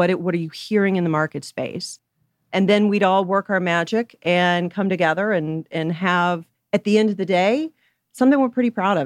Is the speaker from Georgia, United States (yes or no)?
yes; Atlanta, Georgia, United States; and I'm from the U.S. Okay. I'm actually here from Atlanta, born and raised.